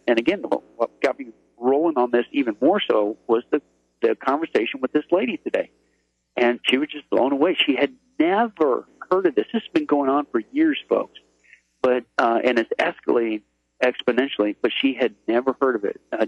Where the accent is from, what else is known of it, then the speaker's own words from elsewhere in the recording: Midwest, United States; like I grew up in the Midwest and always had all these home remedies